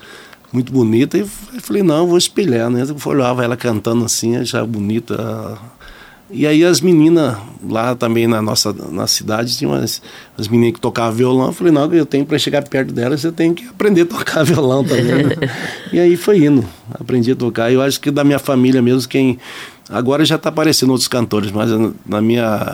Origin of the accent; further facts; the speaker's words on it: Jangada, Mato Grosso, Brazil; also born or lived in Cuiabá; fazia como nasceu em Cuiabá e depois voltava para Jangada. Então, nossa infância foi toda em Jangada mesmo, né? Cuiabá a gente veio mais para estudar já na adolescência, né? E a infância nossa, nossa Jangada, foi isso aí, cidade no interior